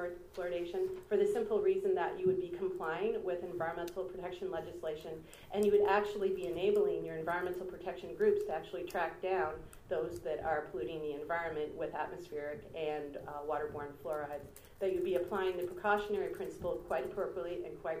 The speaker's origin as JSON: {"language": "English", "region": "Ontario", "country": "Canada", "said": "I come from Oxford County. We're 100% groundwater dependent. We were naturally high in fluoride, and we have some of the worst health outcomes in all of Canada"}